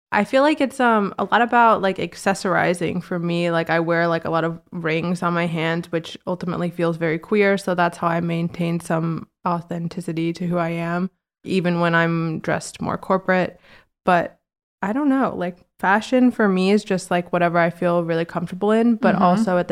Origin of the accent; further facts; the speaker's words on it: Virginia, United States; now in New York, United States; I am 26. I grew up in Virginia.